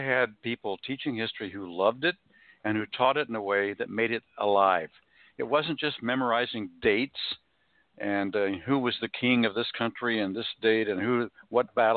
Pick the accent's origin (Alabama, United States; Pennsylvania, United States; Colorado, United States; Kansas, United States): Kansas, United States; of course I was growing up in Kansas at the time, and because history was I was growing up in a state which is steeped in a lot of history, especially Western history